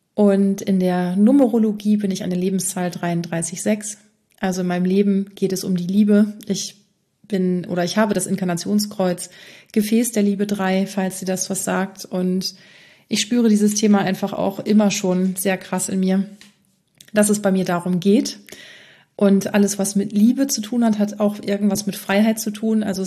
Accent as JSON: {"language": "German", "region": "North Sea coast", "country": "Germany", "tie": "born there", "said": "ich bin hier an der Küste geboren, an der Nordsee, da lebe ich momentan auch wieder, ich weiß noch nicht für wie lange"}